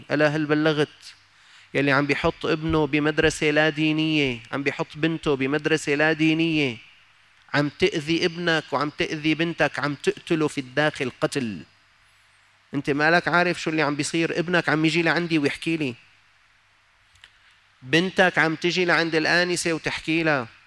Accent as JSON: {"language": "Arabic", "country": "Syria", "said": "عندنا في سوريا"}